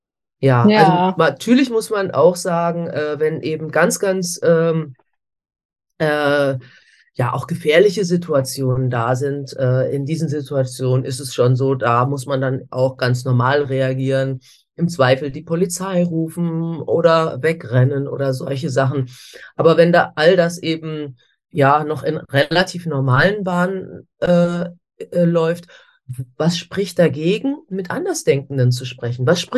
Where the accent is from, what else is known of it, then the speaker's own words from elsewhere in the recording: Germany; wenn ich sagte, ich komme aus Deutschland.